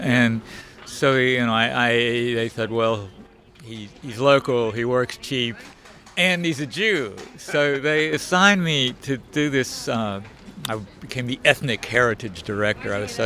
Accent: the South, United States; You know, I grew up in the South.

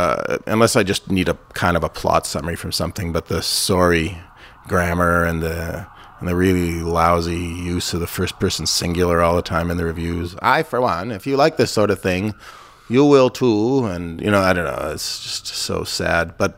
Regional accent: Winnipeg, Manitoba, Canada; I thought my obsession was my hometown of Winnipeg

